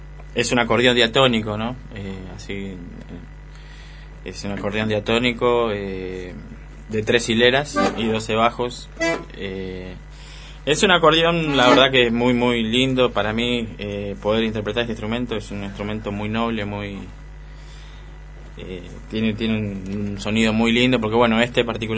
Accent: Buenos Aires, Argentina; born there; Yo soy nacido en Buenos Aires y tengo, bueno, mi familia paterna es bien bien porteña, bien la cultura tanguera.

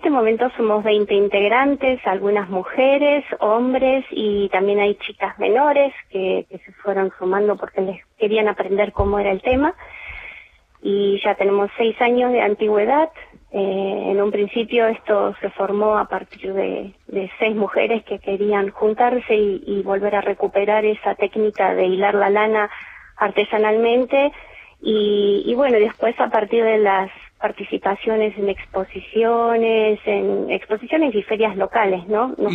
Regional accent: Buenos Aires, Argentina; born there; now in Gobernador Gregores, Argentina; Sí, nací en Buenos Aires.

